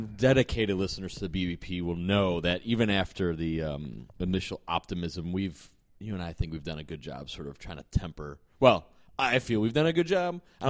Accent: Chicago, Illinois, United States; And I grew up in Chicago with the Bulls.

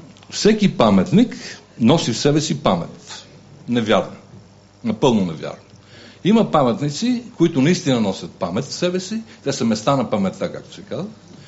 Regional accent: Sofia, Sofia City, Bulgaria; аз като останалите участници съм софиянец

